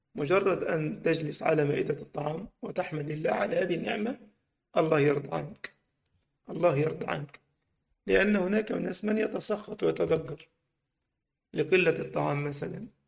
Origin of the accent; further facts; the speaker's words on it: Egypt; كان زمان عندنا في مصر محلات اسمها باتا بتبيع الأحذية